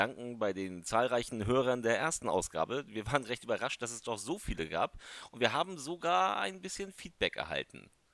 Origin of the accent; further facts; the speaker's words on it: Lübeck, Schleswig-Holstein, Germany; er war geborener Lübecker. Also kam aus meiner Heimatstadt